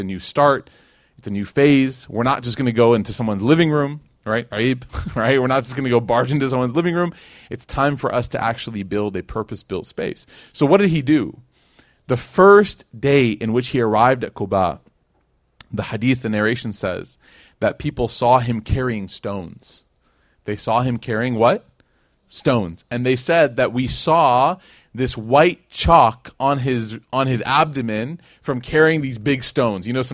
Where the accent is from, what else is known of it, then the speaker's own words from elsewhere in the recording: Schaumburg, Illinois, United States; That was me growing up in Schaumburg. Like, I remember we used to pray Jummah in there